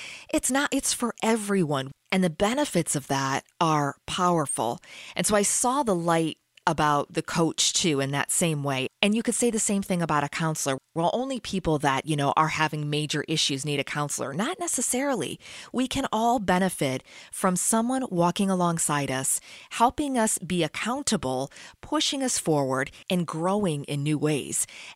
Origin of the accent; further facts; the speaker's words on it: Cleveland, Ohio, United States; near my hometown in Cleveland, which is not far, about an hour away